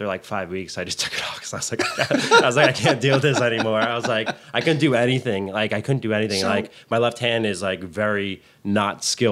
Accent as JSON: {"language": "English", "town": "Westwood", "region": "New Jersey", "country": "United States", "tie": "born or raised there", "said": "Grew up in Westwood, New Jersey."}